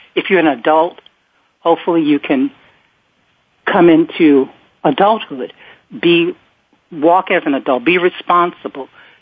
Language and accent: English; Richmond, Virginia, United States; I grew up in Richmond, Virginia. I mean, at that time it wasn't quite a city, but it was the capital, still is the capital. But there were trees.